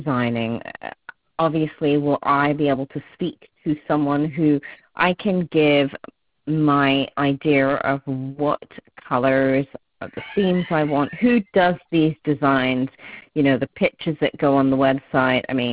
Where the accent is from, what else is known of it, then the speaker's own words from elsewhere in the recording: England, United Kingdom; Thank you. I'm from England. Yeah.